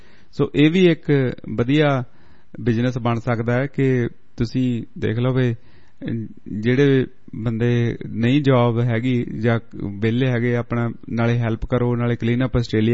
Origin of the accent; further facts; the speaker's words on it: Punjab, India; now in Sydney, Australia; ਸੋ ਇਹ ਵੀ ਇਕ ਲੋਕ ਤੱਤ ਸਾਡੇ ਇਲਾਕੇ ਦੇ ਵਿਚ ਇਕ ਕਹਾਵਤ ਮੌਸਮ ਦੇ ਸਬੰਧ ਵਿਚ ਬਣੀ ਹੋਈ ਸੀ, ਸ਼ਾਇਦ ਮੈਨੂੰ ਲੱਗਦਾ ਸਾਰੇ ਪੰਜਾਬ ਦੇ ਵਿਚ ਹੀ ਹੋਊਗੀ, ਪਰ ਮੈਂ ਦੁਆਬੇ ਦੀ ਗੱਲ ਕਰਦਾ